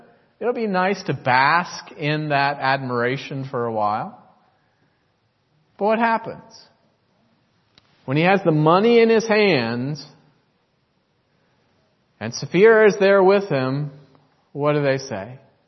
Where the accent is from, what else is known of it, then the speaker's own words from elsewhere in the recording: United States; And many of us, as we've said, growing up in the United States, might be suspicious of this kind of model